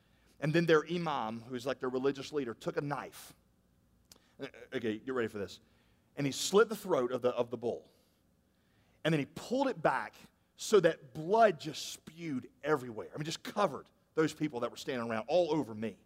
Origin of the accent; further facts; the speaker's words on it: United States; I mean, I'm an American, I'm not used to seeing things like that.